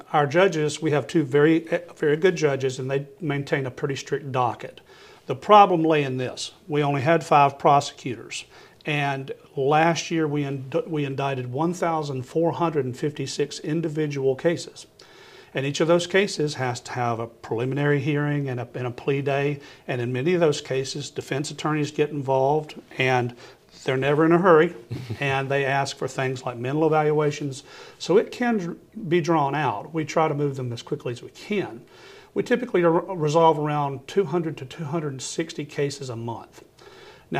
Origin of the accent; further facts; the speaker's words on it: Senatobia, Mississippi, United States; I was born and raised in Senatobia and then moved up here last year after being appointed by the governor.